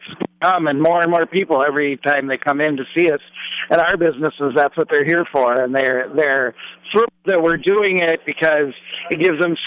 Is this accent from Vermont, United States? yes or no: no; Minnesota, United States; now in Cambria, United States; because I grew up in Minnesota